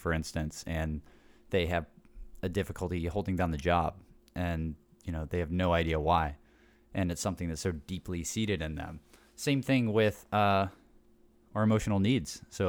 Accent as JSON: {"language": "English", "town": "Snellville", "region": "Georgia", "country": "United States", "tie": "born or raised there", "lives_now": "Dunwoody, United States", "said": "I was born in a hospital that was not in Snellville, so technically no. But okay. I grew up in Snellville until fourth grade."}